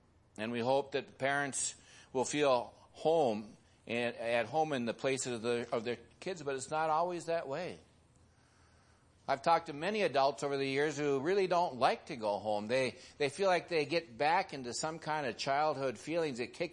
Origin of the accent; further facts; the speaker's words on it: Midwest, United States; In my part of the country where I grew up in the Midwest